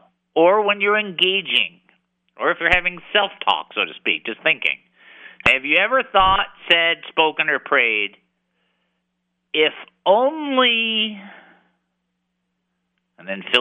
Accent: Texas, United States; I'm a Texan, and believe me, the thing I'm happiest about, I'm not a Californian.

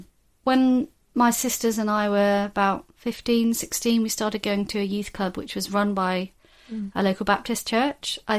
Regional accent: London, United Kingdom; also born or lived in Kent / Norwich; So we grew up in London. Actually, we grew up all over the South, really. We moved around a bit. So we spent some time in Kent, spent some time in Norfolk, in Norwich.

